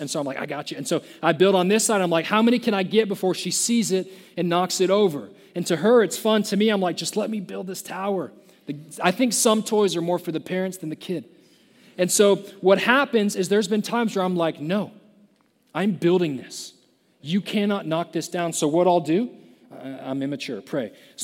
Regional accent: McKinney, Texas, United States; I grew up in McKinney, Texas. It's an hour north of Dallas. I'm not from Dallas. Don't put that on me.

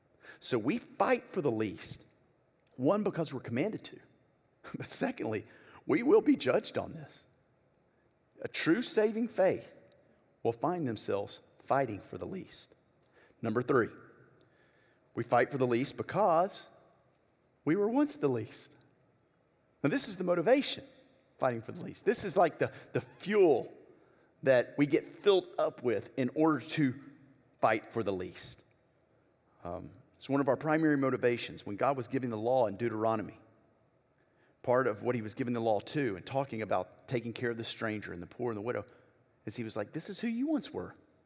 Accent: Louisiana, United States; I'm from Louisiana, went to school in Arkansas. My family's from Mississippi.

